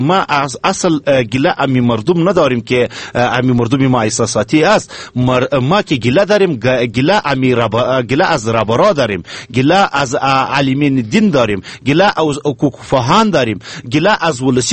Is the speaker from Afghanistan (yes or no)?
yes; Afghanistan; ما مسلمان هستیم، از افغانستان هستیم